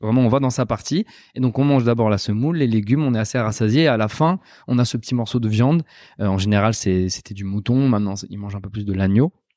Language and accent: French; France; étant jeune, j'ai grandi en France, évidemment